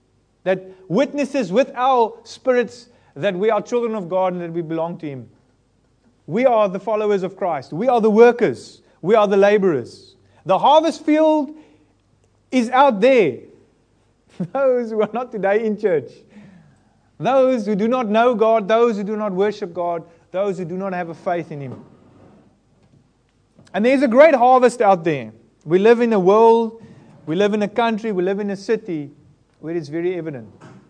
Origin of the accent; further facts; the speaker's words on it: South Africa; moved away as an adult; now in United Kingdom; As a church, so far we are not a homegrown British church. We come from South Africa. I and my wife, we came over here.